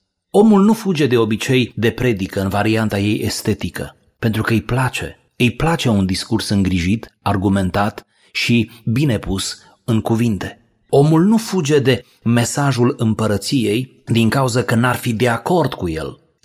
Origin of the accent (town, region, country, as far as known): Romania